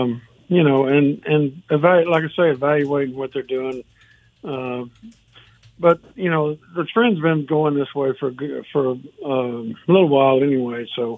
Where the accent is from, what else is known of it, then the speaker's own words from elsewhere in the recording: Texas, United States; I'm from Texas. People like people from Texas, you know.